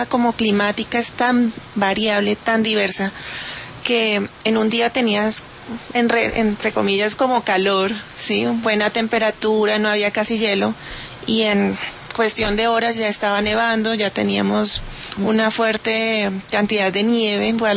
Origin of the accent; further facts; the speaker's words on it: Colombia; nosotros como colombianos, que venimos del trópico, que no tenemos estaciones, que nuestras temperaturas son constantes